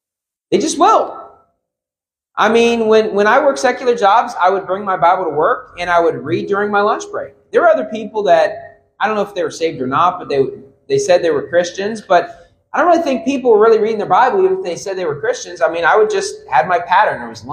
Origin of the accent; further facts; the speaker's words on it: Bridgeport, West Virginia, United States; There's a lot of people from my hometown. Like, I tried to give people the gospel. I gave the gospel to a lot of people in my hometown first couple years after I got saved. Then after that point, I'm kind of like the crazy guy from Bridgeport, West Virginia